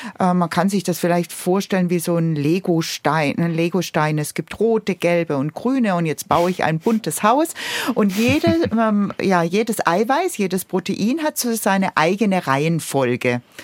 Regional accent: Baden-Württemberg, Germany; accent: Swabian; Vielleicht hört man es bei mir durch die Sprache, durch den Dialekt schon. Ich komme aus dem Schwäbischen.

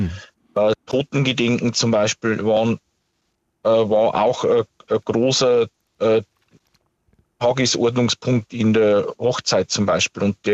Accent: Bavaria, Germany; Also bei uns in Niederbayern ändert es sich, sagen wir es ja so.

